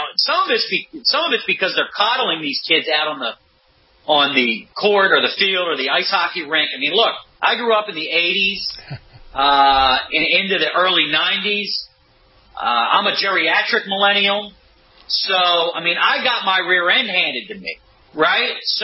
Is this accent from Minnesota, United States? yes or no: no; Philadelphia, Pennsylvania, United States; But look, I'm from Philadelphia.